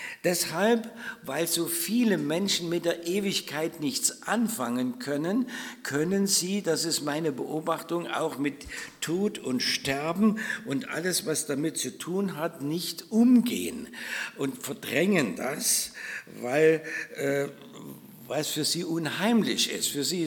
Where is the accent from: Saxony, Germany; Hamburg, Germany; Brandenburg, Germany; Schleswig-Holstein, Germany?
Saxony, Germany; Oelsnitz; So ist das in Oelsnitz, wo ich herkomme